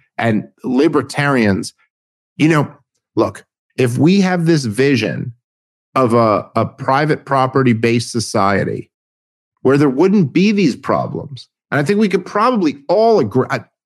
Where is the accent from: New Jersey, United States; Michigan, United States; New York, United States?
New York, United States; New York City; I grew up in New York City.